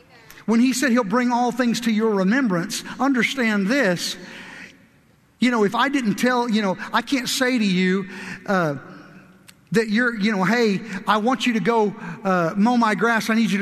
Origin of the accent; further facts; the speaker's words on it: Kentucky, United States; I'm from the South. We're from Kentucky and we drink sweet tea.